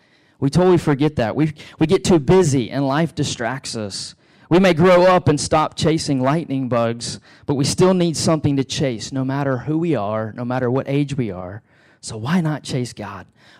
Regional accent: Beaumont, Texas, United States; I have many great memories of growing up in Southeast Texas, in Beaumont, Texas.

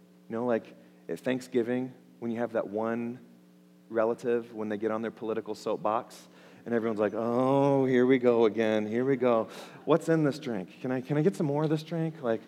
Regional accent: United States; And she assumed, because I'm from America, that I'm over the weight limit.

